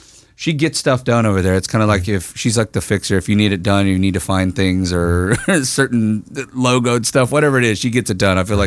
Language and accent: English; Texas, United States; Listen, I'm from Texas